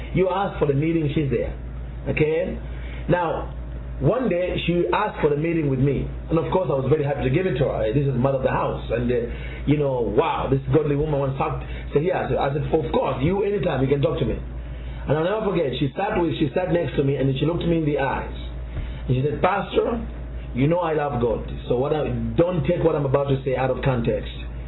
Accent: Zambia; now in South Africa; I'm originally from a country in Africa called Zambia, mm-hmm, which is in Central Africa, not very far from the South Africa. You know, and so that's where I was born. But in 1994, I moved to South Africa

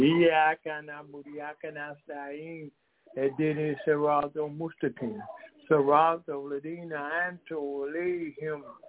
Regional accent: Decatur, Georgia, United States; we come out of, we are from Decatur, Georgia, that's right outside of Atlanta, Georgia, bringing this message of truth to the human family.

